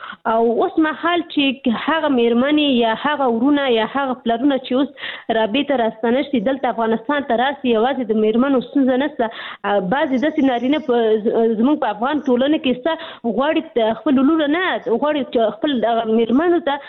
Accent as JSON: {"language": "Pashto", "country": "Pakistan", "tie": "born or raised there", "said": "زه په پاکستان کې پیدا شوې یم هلته مې ژوند تیر کړی تر لسنس پورې ما درس ویلي"}